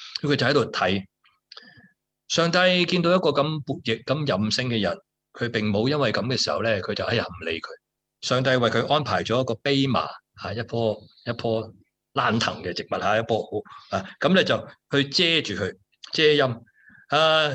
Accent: Hong Kong; 中国人，我哋香港人啦，传统新年嘅时候，我哋梗系，点做啊？我哋去拜年啦。

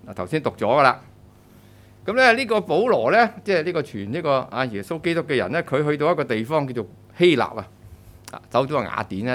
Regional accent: China; 所以滿天神佛就唔係我哋中國人嘅信仰嚟嘅。

